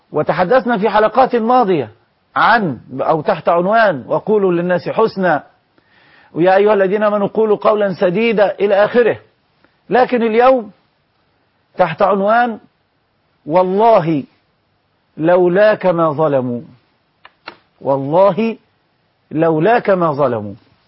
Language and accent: Arabic; Sharqia Governorate, Egypt; وانا من الشرقيه واعرف عنه الكثير